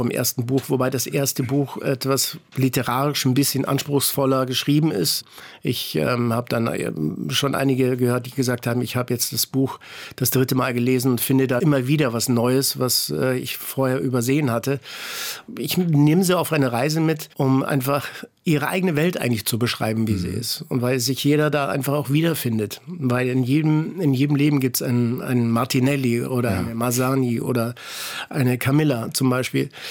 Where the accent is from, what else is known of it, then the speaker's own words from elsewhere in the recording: Ticino, Switzerland; Also ich komme aus dem Tessin und dann hat man die Espresso-Tasse schon in die Wiege gelegt worden.